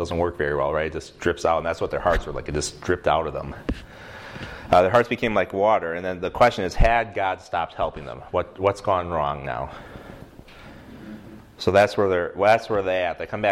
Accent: Germantown, Wisconsin, United States; The town I grew up was called Germantown. It's in the southern quarter of Washing

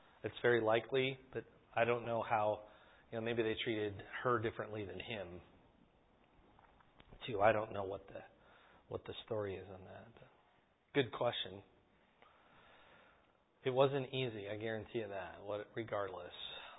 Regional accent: Fort Huachuca, Arizona, United States; born there; do you know where I was born? Fort Huachuca, Arizona. Yeah, I was born in Arizona.

